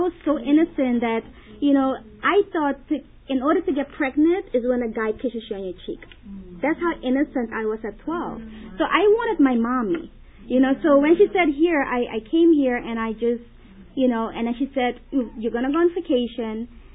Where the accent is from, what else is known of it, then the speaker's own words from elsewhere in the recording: Suriname; born there; first language Dutch; English is a second language; I was born in Suriname. I don't know if anyone knows. Suriname is in South America. And it's right above Brazil, it's right between Guyana and French Guyana. And we speak Dutch, so that's why my accent came